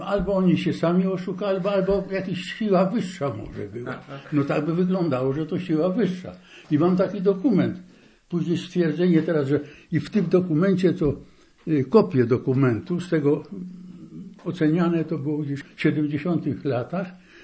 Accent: Białki Dolne, Lublin Voivodeship, Poland; born there; urodziłem się w Białkach Dolnych, gmina Ułęcz, to jest tam gdzieś koło Ryk, Ryki Dęblin

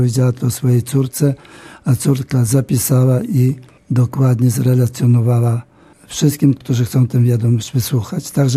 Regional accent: Chnilcze, Ternopil Oblast, Ukraine; od mojej wioski Chnilczy w województwie tarnopolskim

